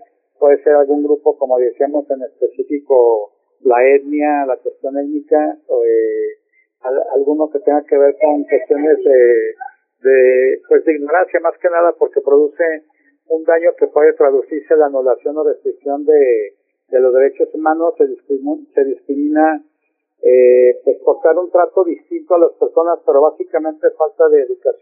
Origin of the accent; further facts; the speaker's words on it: Mexico; todos somos mexicanos